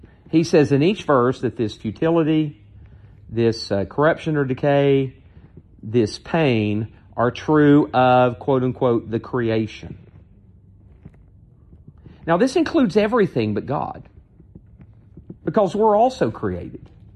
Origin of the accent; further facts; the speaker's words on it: Tennessee, United States; I'm from East Texas. Well, I'm from East Tennessee, but I'm trying to figure it out.